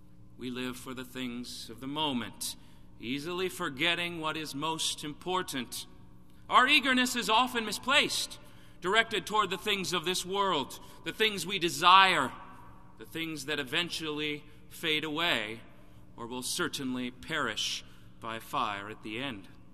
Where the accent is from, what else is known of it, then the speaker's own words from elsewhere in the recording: Texas, United States; Keep in mind now that this is in my home state of Texas.